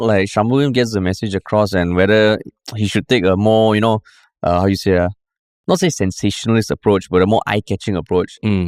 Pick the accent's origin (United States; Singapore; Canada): Singapore; Even like as a Singaporean, you're like, all this is true, but it's again, like something making Singapore sound fucking boring.